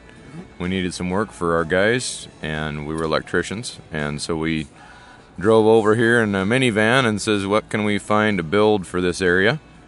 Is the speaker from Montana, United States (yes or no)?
yes; Ronan, Montana, United States; Ronan, Montana. Charlo, Montana is where our shop is located.